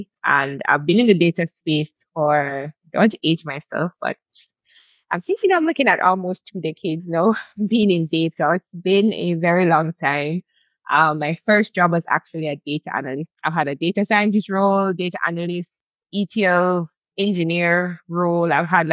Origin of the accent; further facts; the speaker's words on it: Jamaica; And as you said, I am from the Caribbean, from the beautiful island of Jamaica. I live in Kingston